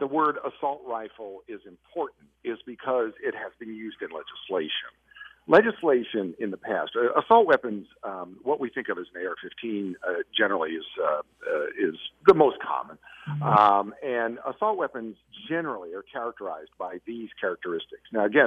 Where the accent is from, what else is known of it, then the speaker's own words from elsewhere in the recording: Kentucky, United States; I grew up in Kentucky. I grew up in a hunting culture, so I grew up around guns.